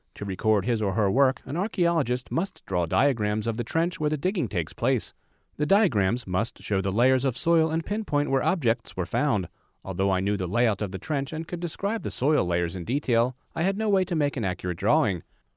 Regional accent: Grand Prairie, Texas, United States; I grew up in Grand Prairie, Texas, not far from Arlington and Dallas.

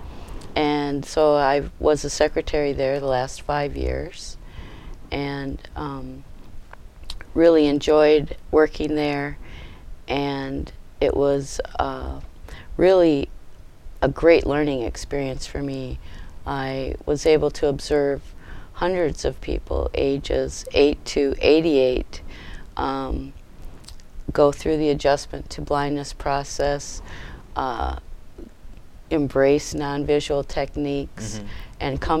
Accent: Minneapolis, Minnesota, United States; I'm from Minneapolis, Minnesota

